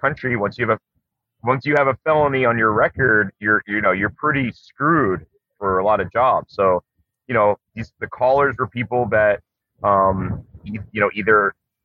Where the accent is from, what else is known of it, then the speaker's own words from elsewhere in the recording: New Jersey, United States; it may have been born and raised in New Jersey